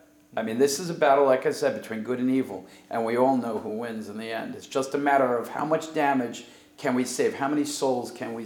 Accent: Brooklyn, New York, United States; And I grew up in Brooklyn, New York, moved to Jersey.

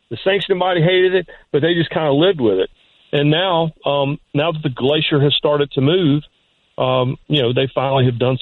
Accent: North Carolina, United States; because I sound like I sound, and because I grew up in North Carolina

